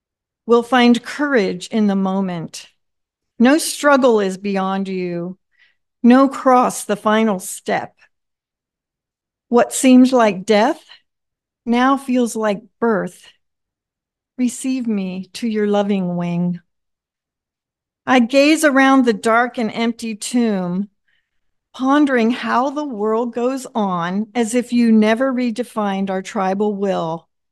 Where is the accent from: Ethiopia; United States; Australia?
Ethiopia; I was born and raised in Ethiopia as a missionary kid. So after Steve and I were married, we visited my homeland.